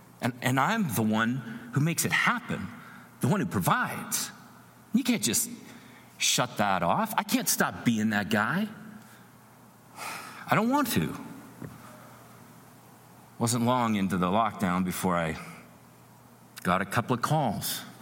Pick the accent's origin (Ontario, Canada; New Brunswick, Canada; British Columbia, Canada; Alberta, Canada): Alberta, Canada; Grand Prairie; especially from my hometown, Grand Prairie, it's like way north and really small